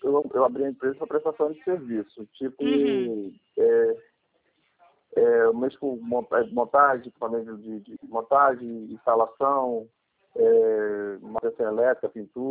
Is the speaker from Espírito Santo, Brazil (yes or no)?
yes; Vitória, Espírito Santo, Brazil; Espírito Santo, Vitória.